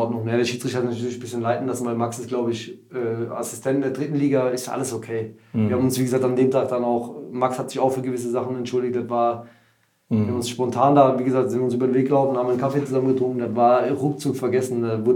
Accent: Hoffenheim, Baden-Württemberg, Germany; Ich bin ja in Hoffenheim groß geworden

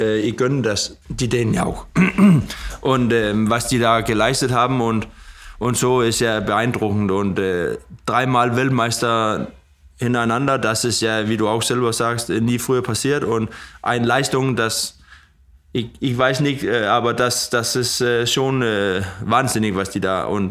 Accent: Odder, Central Denmark Region, Denmark; German is a second language; now in Germany; aber ich hatte schon ein paar mit meiner Familie in Odder, wo ich herkomme. Da war oft ein Konzert auf dem Fußballplatz da, auch mit bekannten dänischen Namen.

